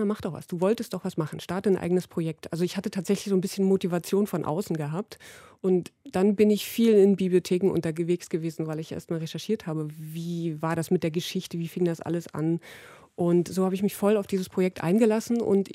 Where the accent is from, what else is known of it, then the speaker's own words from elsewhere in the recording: East Germany, Germany; denn ich stamme ja selbst aus dem Osten, auch wenn ich noch Kind war, als die Mauer gefallen ist. Aber dennoch bin ich ja noch so ein bisschen mit dem Sozialismus groß geworden.